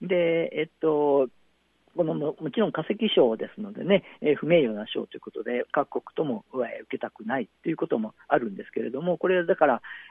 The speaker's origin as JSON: {"language": "Japanese", "region": "Kyoto", "country": "Japan", "said": "地元京都で行われていることなんですけども、"}